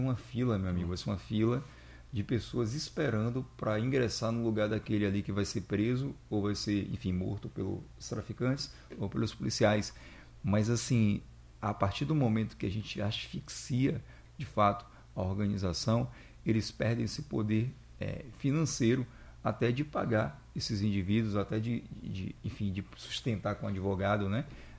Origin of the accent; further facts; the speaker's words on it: Itabuna, Bahia, Brazil; Que minha mãe é carioca, meu pai é baiano. Eles casaram no Rio, vieram para a Bahia, eu nasci aqui com minha irmã, na cidade de Itabuna, no sul da Bahia, e aí a gente foi para lá, eu fui para lá com 17 anos